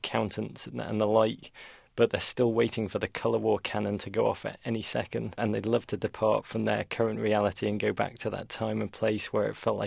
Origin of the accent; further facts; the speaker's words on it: Liverpool, North West England, United Kingdom; moved away as an adult; now in United States; I grew up in Liverpool, England, which was a remarkable place to come of age.